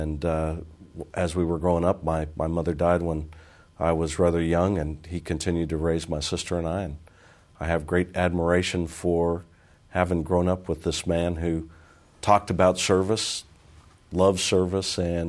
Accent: Redwood City, California, United States; also born or lived in Mono County, California; Well, I was born in Redwood City, California, and I lived there for about 12 years or so, spent some time on and off in San Francisco, but for the most part it was Redwood City.

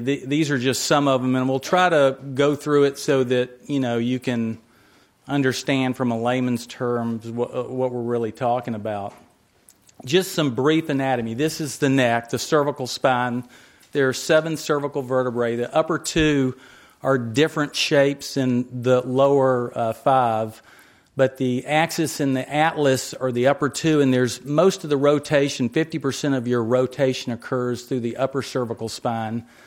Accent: Nashville, Tennessee, United States; I'm from Nashville, Tennessee. If you were wondering, it is a red state.

